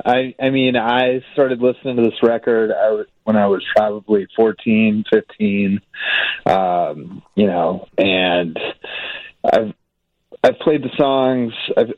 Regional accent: St. Louis, Missouri, United States; now in Chicago, United States; So I grew up in St. Louis. I've been living in Chicago about 15 years now.

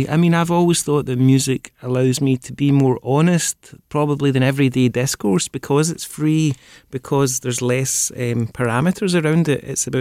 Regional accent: Scotland, United Kingdom; it's like I come from Scotland, but I don't regard my style as inherently Scottish.

